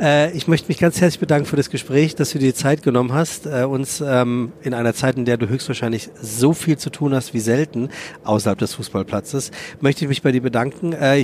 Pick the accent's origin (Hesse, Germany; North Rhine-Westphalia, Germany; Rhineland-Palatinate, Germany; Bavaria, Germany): Hesse, Germany; Frankfurt; Ich bin gebürtiger Frankfurter, dementsprechend auch Fan.